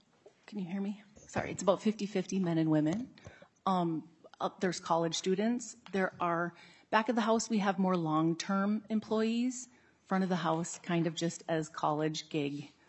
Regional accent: Minnesota, United States; born there; I was born in Minnesota and own the Finnish Bistro on Como Avenue in St. Paul for 13 years this Friday.

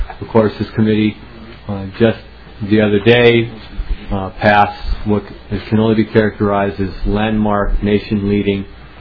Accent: St. Paul, Minnesota, United States; There aren't many, for example, in my hometown of St. Paul.

